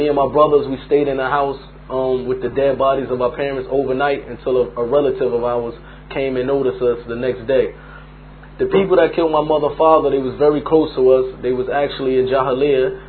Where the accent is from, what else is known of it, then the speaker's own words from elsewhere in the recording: Newark, New Jersey, United States; born there; I was born in Newark, New Jersey, to an African-American father and a Puerto Rican and Cuban mother.